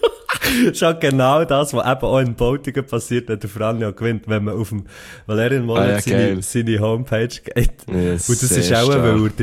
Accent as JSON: {"language": "German", "region": "Solothurn", "country": "Switzerland", "tie": "born or raised there", "said": "Biber, Hessikofen, gell? Oberwil ist nebendran. Büren ist natürlich auch nicht weit. Hey. Nein, das ist meine Heimat."}